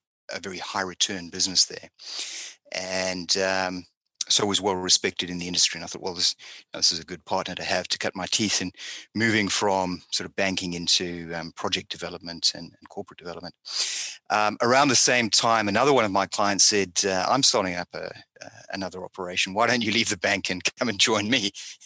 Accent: Cape Town, Western Cape, South Africa; also born or lived in Zimbabwe; Zimbabwe, my family moved down to South Africa. So we kind of moved out of the gold business, and I grew up in Cape Town

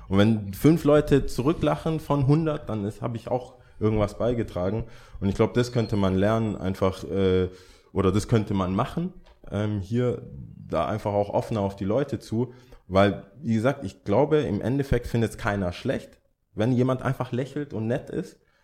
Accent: Germany; dann erzählt man, ja, ich bin aus Deutschland, hier ist mein Hund.

